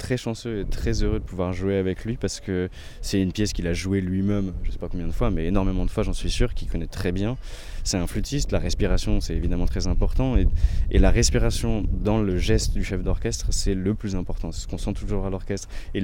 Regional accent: France; même si j'ai grandi en France

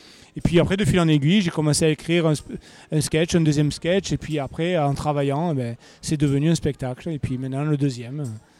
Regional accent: Alès, Occitanie, France; now in Brignoles, France; Alors moi je viens de Brignoles dans le Var, en fait j'habite à Brignoles dans le Var depuis 20 ans maintenant. Je suis originaire de Alès dans le Gard, je suis né à Alès.

